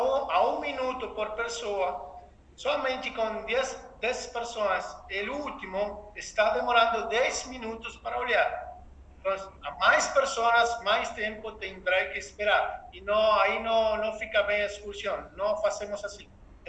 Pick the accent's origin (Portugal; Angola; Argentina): Argentina; Buenos Aires; born there; Portuguese is a second language; como eu falei, eu nasci em Buenos Aires. Então, eu nunca havia visto este cielo aqui.